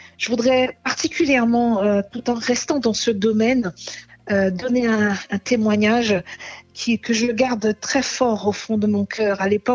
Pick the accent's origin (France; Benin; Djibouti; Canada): France; Guadeloupe; now in Paris, France; Je suis originaire de l'île de la Guadeloupe et je vis actuellement sur Paris.